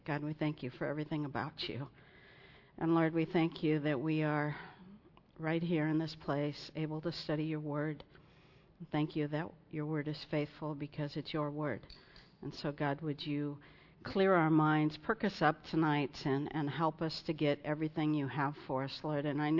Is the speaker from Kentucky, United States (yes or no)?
no; California, United States; And I said, "Well, I do. I'm from California."